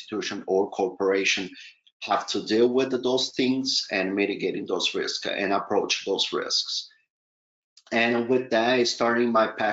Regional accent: Brazil; I'm originally from Brazil.

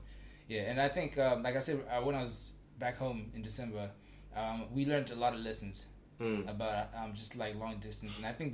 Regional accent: Zimbabwe; So I'm originally from Zimbabwe, right?

